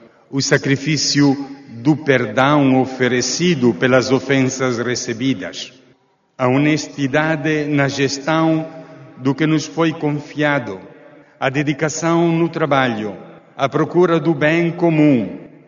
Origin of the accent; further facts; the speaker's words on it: Cabo Delgado, Mozambique; Mas também em Cabo Delgado, em Moçambique, de onde venho